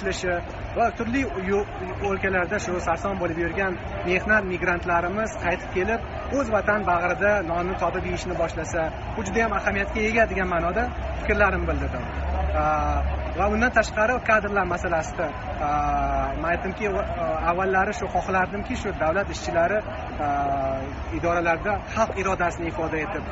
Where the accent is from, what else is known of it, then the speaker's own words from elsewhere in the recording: Kokand, Fergana Region, Uzbekistan; Men o'zi aslida Qo'qonlikman